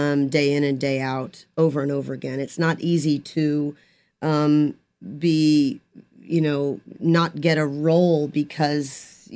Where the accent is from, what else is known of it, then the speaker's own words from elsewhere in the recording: Great Falls, Virginia, United States; also born or lived in Sibley; I was born at Sibley, and I grew up in Great Falls, Virginia, and did theater in high school